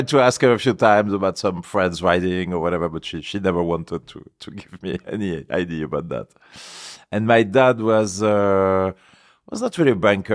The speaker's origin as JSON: {"language": "English", "town": "Paris", "region": "Île-de-France", "country": "France", "tie": "born there", "second_language": "English", "said": "I was born in Paris. My family was living in Paris. But part of my family is originated from the Alps, from Savoie."}